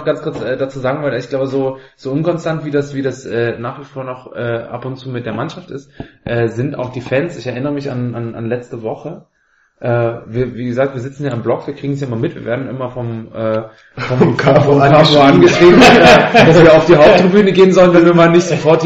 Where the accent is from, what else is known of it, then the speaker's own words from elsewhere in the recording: Dresden, Saxony, Germany; wo ich aufgewachsen bin in Dresden